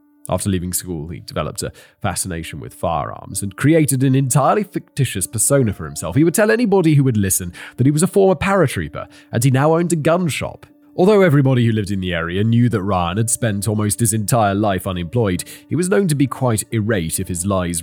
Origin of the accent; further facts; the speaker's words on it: United Kingdom; I am, of course, familiar with these. I'm British myself.